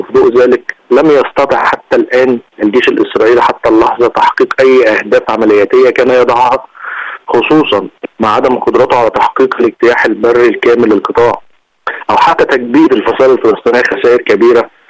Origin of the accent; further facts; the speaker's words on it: Egypt; يعني بالبلدي عندنا في مصر زي ما بيقولوا